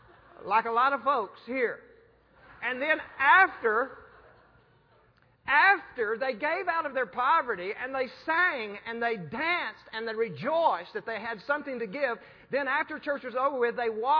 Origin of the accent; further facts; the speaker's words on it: United States; I'm looking at my clock, I'm American, what time is it